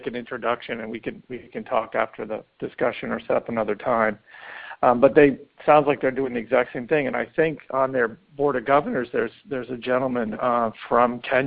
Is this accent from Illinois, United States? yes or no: no; Massachusetts, United States; they actually are a group in my home state of Massachusetts.